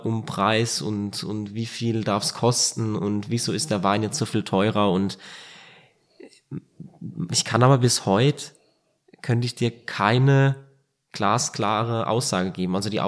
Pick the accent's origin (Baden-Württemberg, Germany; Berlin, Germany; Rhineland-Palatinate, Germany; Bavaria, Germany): Rhineland-Palatinate, Germany; ich habe daheim aus der Südpfalz, wo ich herkomme, immer noch einen sehr aktiven Freundeskreis.